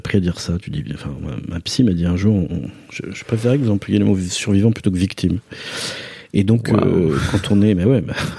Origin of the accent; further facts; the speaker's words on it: Nouvelle-Aquitaine, France; Je viens du Pays Basque, bien sûr. Donc l'artiste, je suis né dans les années 70